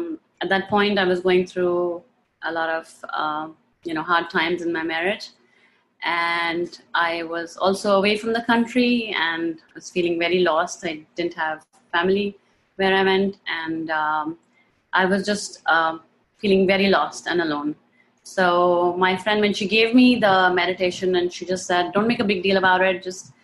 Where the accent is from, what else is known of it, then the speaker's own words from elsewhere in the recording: New Delhi, Delhi, India; moved away as an adult; now in United States; I'm originally from India. I'm from New Delhi. My dad was in the military in India, so we kept moving around from north to south everywhere. And when I was 20, I moved to US.